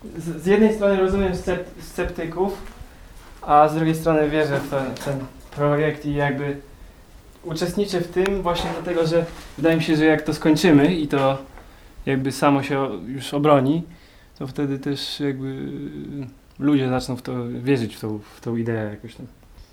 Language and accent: Polish; Warmian-Masurian Voivodeship, Poland; also born or lived in Warsaw; Urodzony w Warszawie, wychowany w zasadzie w większej części tutaj, na Warmii. Teraz w zasadzie mieszkam nigdzie, no mieszkam tutaj teraz przez wakacje, a potem polecie się jakoś tam instaluję pewnie w Warszawie z powrotem.